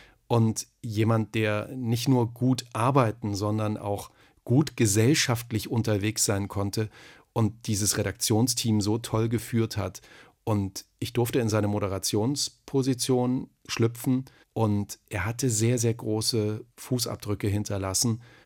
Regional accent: Thuringia, Germany; accent: Thuringian; Also ich hatte einen ganz schlimmen Dialekt. Natürlich, ich bin Thüringer. Und da sind alle Vokale sind da so ganz weit hinten.

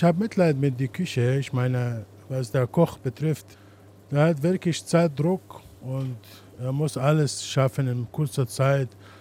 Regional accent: Aswan, Aswan Governorate, Egypt; German is a second language; now in Germany; Ich komme aus Aswan. Ich bin gebürtiger Ägypter. Es ist ganz heiß auch. Haben wir Staudamm, Hitze, trockene Zeit, Wüste.

